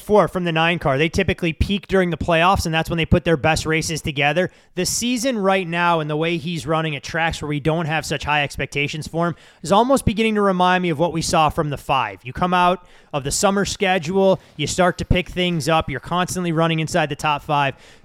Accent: Chicago, Illinois, United States; they're going to head to my hometown of Chicago.

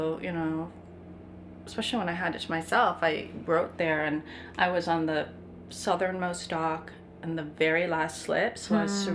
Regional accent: Minnesota, United States; I'm from Minnesota.

